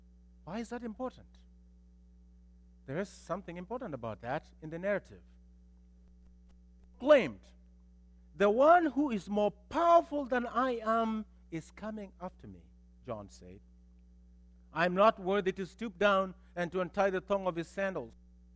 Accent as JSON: {"language": "English", "country": "United States", "tie": "born or raised there", "said": "I grew up in America."}